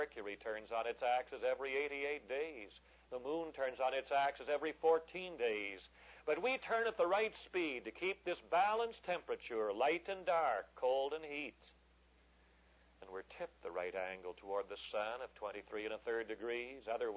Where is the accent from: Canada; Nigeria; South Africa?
Canada; Central Canada; now in United States; I was raised in the Canadian central snow country, and I've lived in the southern tropical parts of Florida and California.